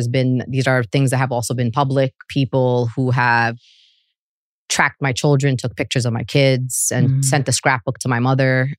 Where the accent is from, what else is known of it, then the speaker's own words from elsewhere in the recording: Brooklyn, New York, United States; Well, first of all, I came from Brooklyn, just so we're clear.